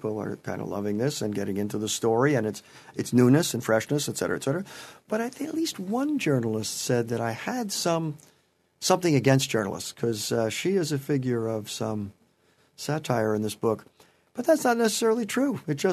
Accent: Peekskill, New York, United States; I had heard of an incident in my hometown of Peekskill, New York, on the Hudson River

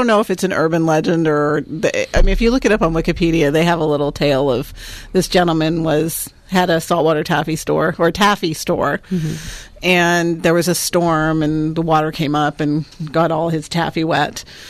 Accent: Montreal, Quebec, Canada; Montreal.

